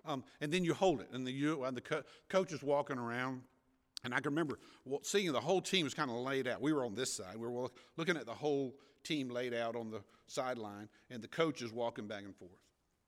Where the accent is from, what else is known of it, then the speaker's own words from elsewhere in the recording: Florida, United States; I grew up in Suwanee County. We know. I know hardworking farmers.